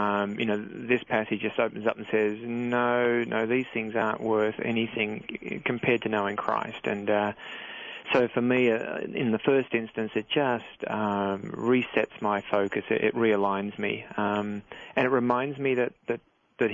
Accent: Australia; I'm Australian, so we were living in Australia

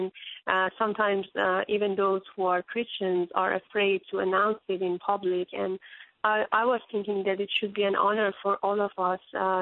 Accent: Iran; I'm from a Muslim background, and I grew up in Iran, an Islamic country.

